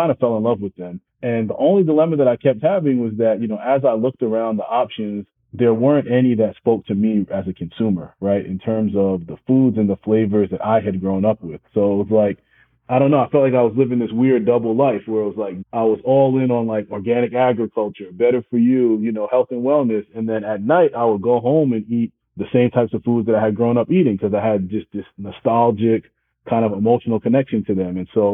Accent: Brooklyn, New York, United States; I grew up in Brooklyn. So I grew up in downtown Brooklyn, lived there up until I was, you know, 17 and graduated high school.

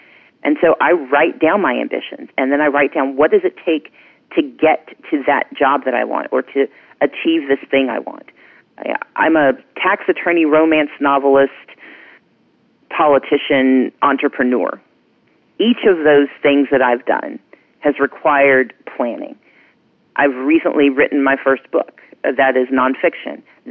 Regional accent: Mississippi, United States; I grew up poor in Mississippi.

